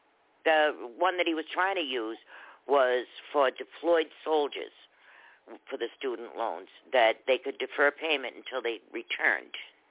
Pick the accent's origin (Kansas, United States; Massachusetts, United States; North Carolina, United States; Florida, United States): Massachusetts, United States; Boston; I came from Boston. There's no Republicans in Boston.